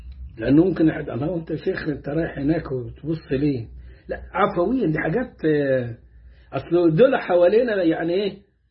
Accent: Upper Egypt, Egypt; عندنا في الصعيد

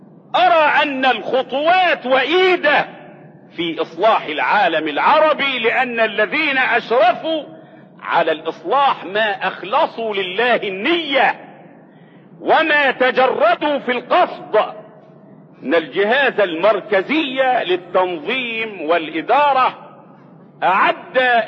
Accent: Egypt; وثبت ان عندنا في مصر الان من المشاهدين 26 مليون مشاهد مدمنين على التلفزيون

